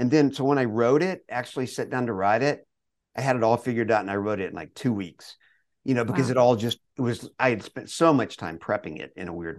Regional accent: Longview, Texas, United States; we grew up in Longview, Texas, in East Texas.

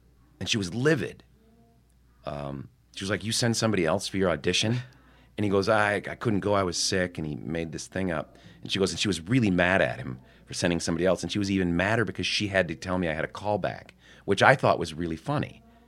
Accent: Midwest, United States; I was from the Midwest, though.

